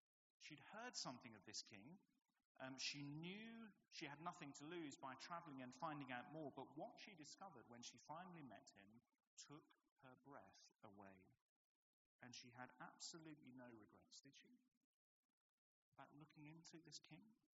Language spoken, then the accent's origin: English; United Kingdom; Being British, we've learned not to expect too much.